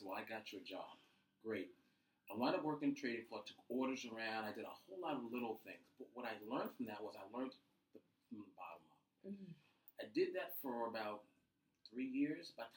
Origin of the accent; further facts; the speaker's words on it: Jersey City, New Jersey, United States; I grew up in Jersey City, just my mom and I.